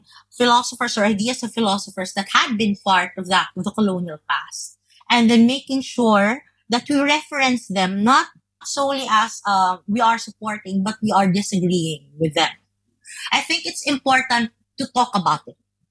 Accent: Philippines; coming from the Philippines as a Filipino woman philosopher

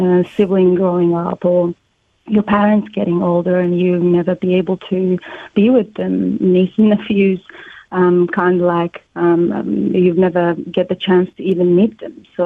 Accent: Iran; simply the way women move through public spaces here felt very different from what I experienced growing up in Iran.

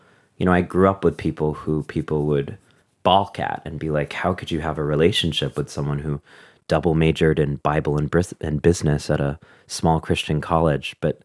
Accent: New York City, New York, United States; People are very relaxed, and I'm such a New Yorker.

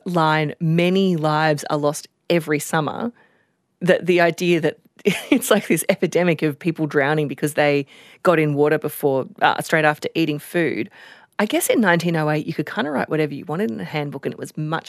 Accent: Queensland, Australia; for me as a kid growing up in Queensland

